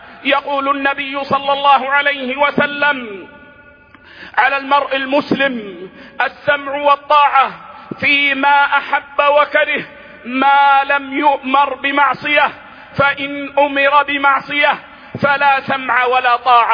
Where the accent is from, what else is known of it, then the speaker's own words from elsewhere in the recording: Saudi Arabia; بلادنا السعودية